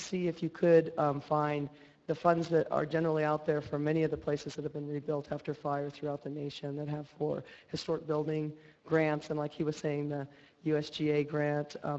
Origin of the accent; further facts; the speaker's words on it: Warren, United States; I grew up in Warren, and this has been an integral part of my childhood and my previous relatives.